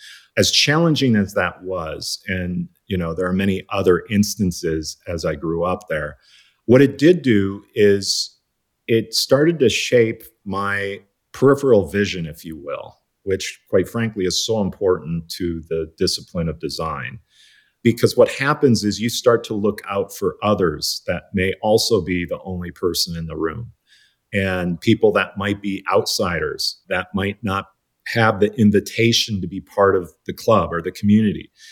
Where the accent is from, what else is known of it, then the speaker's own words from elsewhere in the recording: Midwest, United States; And that's kind of growing up in the Midwest, which was predominantly white.